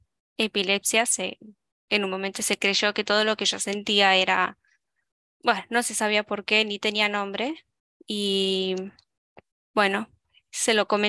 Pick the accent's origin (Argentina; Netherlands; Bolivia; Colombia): Argentina; soy de Argentina, tengo 28 años